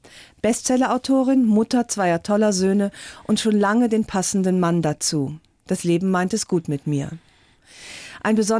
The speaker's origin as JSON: {"language": "German", "region": "Rhineland", "country": "Germany", "said": "bin ich ja Rheinländerin, wir sind eigentlich ständig zerrüttet"}